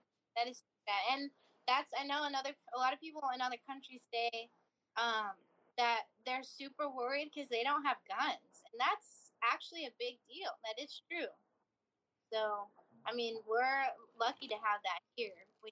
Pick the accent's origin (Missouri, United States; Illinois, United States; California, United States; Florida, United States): California, United States; now in Texas, United States; That's how exact, because I grew up in California, too. So that was a huge, Texas is a completely different world than California.